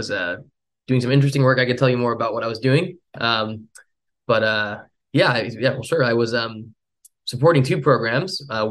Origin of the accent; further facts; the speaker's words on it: New Jersey, United States; I grew up in New Jersey. I grew up in a suburb of New York. My parents both worked in Manhattan my whole life. So I was about an hour outside of the city.